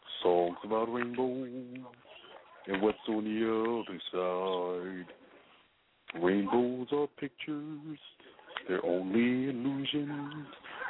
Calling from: Tupelo, Mississippi, United States; From Tupelo, Mississippi.

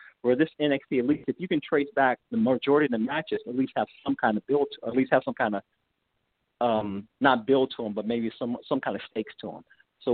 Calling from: Phoenix, Arizona, United States; Hey, Nate. Hey, Tom. … calling from Phoenix Senior, PW Torch VIP subscriber.

